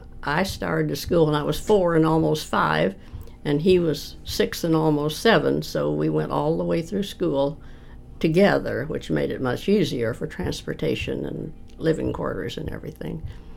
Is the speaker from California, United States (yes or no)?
no; Illinois, United States; I was born in Clark County, Illinois.